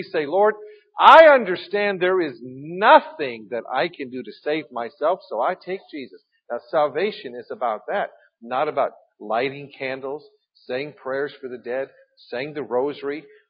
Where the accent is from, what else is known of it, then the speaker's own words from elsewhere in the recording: Midwest, United States; born there; I was born in the Midwest, and so it's good to be back in where kind of my roots are.